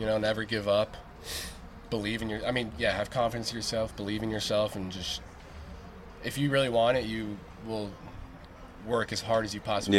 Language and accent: English; Arizona, United States; So I grew up in Arizona, and mm-hmm. I'm a big hiker.